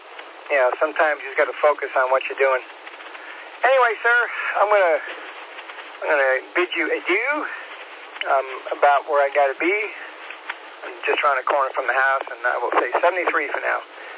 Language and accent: English; Long Island, New York, United States; also born or lived in Vero Beach, Florida; Well, growing up on Long Island, we hit the beach 15 minutes away, and then spending 20 years in Vero Beach, Florida, you know, the beach was even closer.